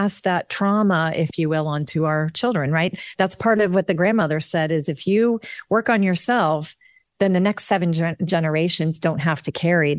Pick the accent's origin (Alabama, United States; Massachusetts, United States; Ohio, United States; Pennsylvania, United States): Ohio, United States; Dayton; And I grew up in Dayton, Ohio, and I was a tomboy.